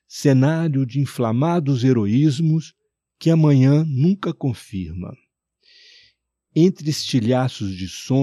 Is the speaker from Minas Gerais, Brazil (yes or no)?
yes; Minas Gerais, Brazil; a Minas da minha terra, de Tebas, já a Zona da Mata